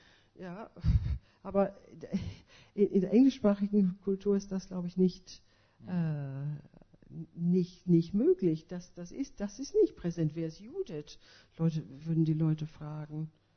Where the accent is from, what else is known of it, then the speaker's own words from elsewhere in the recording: Ireland; German is a second language; now in Germany; Aber ich finde ich jetzt als Ausländerin, als Irin